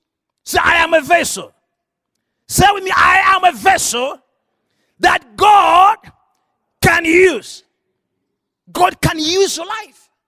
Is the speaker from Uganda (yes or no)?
yes; Uganda; I'm from Uganda.